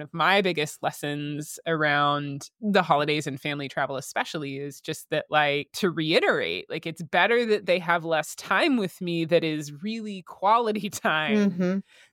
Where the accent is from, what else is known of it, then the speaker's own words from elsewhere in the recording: Las Vegas, Nevada, United States; my situation is that I grew up in Las Vegas. My immediate family is still there.